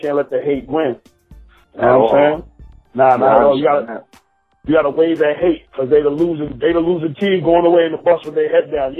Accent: Harlem, New York, United States; Because I got haters. I'm from Harlem. I got the best haters in the world, B.

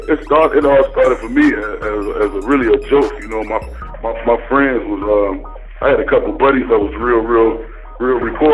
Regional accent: Chicago, Illinois, United States; now in Miami, United States; I'm actually from Chicago, but I live in Miami.

